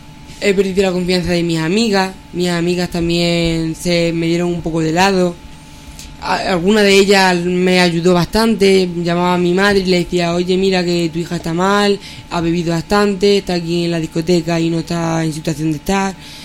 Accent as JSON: {"language": "Spanish", "town": "Don Benito", "region": "Extremadura", "country": "Spain", "said": "Tengo 23 años y vengo de Don Benito, Badajoz."}